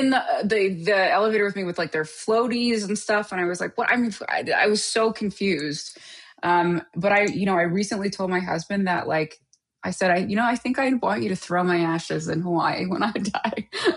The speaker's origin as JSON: {"language": "English", "town": "Montreal", "region": "Quebec", "country": "Canada", "tie": "born or raised there", "said": "I grew up in Montreal. So Montreal is a very different place than the rest of Canada. It looks very different, and the feel is very different because of the politics and language there."}